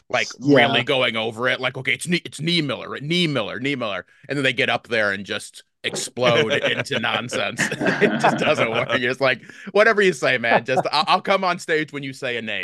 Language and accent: English; DeMotte, Indiana, United States; born or raised there